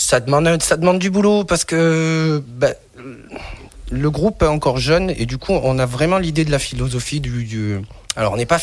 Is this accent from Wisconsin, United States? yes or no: yes; Wisconsin, United States; French is a second language; C'est parce que je viens du Wisconsin.